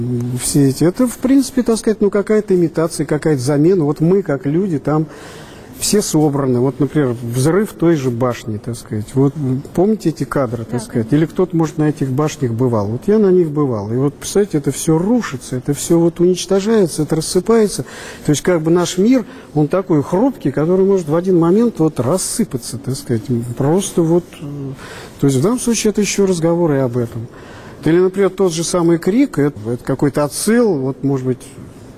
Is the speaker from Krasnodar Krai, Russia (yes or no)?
no; Moscow, Russia; а мы из Москвы. То есть вот Женя Гор, Москва, и я Москва.